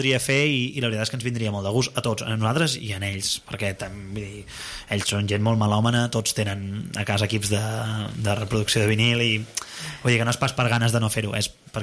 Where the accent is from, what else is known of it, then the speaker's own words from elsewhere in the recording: La Bisbal d'Empordà, Catalonia, Spain; jo també soc de la Bisbal